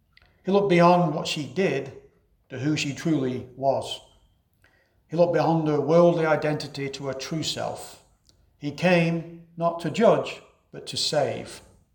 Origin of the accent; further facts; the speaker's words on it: England, United Kingdom; I grew up in England